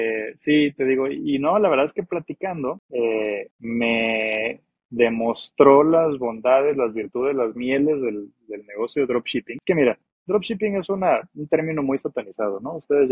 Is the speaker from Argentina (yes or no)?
no; United States; Yo soy de Estados Unidos